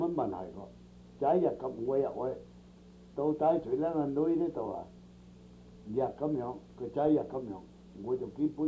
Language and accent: Cantonese; China; now in United States; 同時細佬嚟到美國個幾十年呢，見得噶美國人呢歧視我中國人